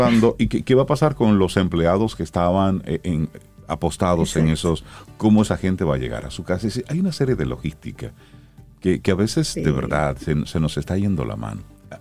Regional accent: Santo Domingo Este, Santo Domingo, Dominican Republic; Villa Duarte, que es mi barrio. Yo me crié en Villa Duarte, Los Mameyes y toda esa zona.

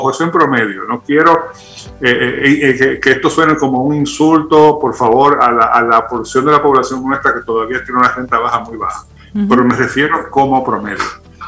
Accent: Dominican Republic; esa es una asignatura pendiente que tenemos como sociedad dominicana

